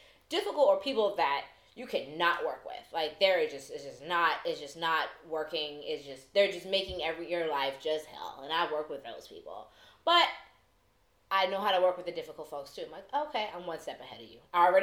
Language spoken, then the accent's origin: English; East Coast, United States; I'm like, I'm from the East Coast. What do you mean too direct?